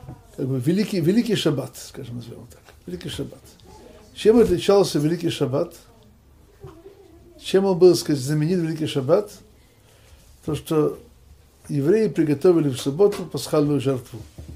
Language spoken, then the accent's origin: Russian; Jerusalem, Jerusalem District, Israel; Я тоже вырос не в Рамот, в Иерусалиме Ракодиш.